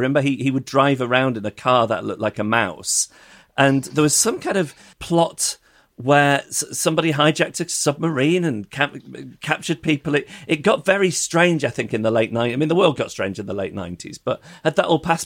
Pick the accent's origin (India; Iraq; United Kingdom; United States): United Kingdom; As a British person